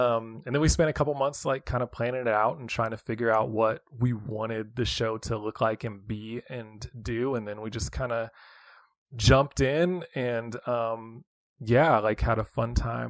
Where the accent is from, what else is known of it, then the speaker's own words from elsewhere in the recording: West Coast, United States; I grew up on the West Coast